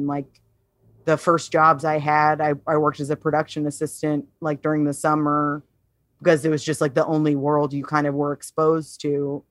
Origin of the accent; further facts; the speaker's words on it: Chatsworth, California, United States; I grew up in Chatsworth. I don't know mm-hmm. if you know where that is. Mm-hmm. It's like real deep out there.